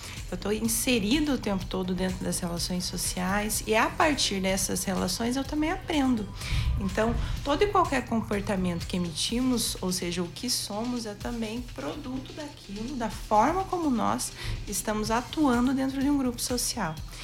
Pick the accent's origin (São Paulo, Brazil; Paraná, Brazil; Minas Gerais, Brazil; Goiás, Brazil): Paraná, Brazil; Ponta Grossa; now in Guarapuava, Brazil; Eu, enfim, sou de Ponta Grossa, venho para cá, né, para Guarapuava.